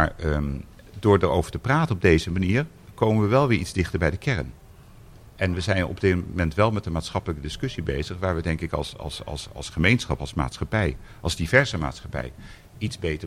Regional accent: Amsterdam, North Holland, Netherlands; als Amsterdammer in deze stad

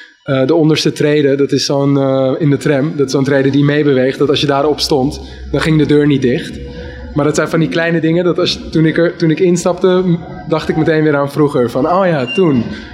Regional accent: Amsterdam, North Holland, Netherlands; Jazeker, als echte Amsterdammer heb ik hier in mijn jonge jaren nog gewoon hierachter heel vaak gestaan.

